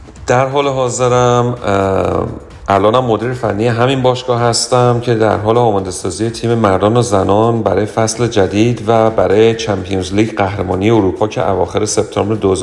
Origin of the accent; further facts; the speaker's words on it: Tehran, Tehran Province, Iran; من متولد سال 48 از تهران هستم.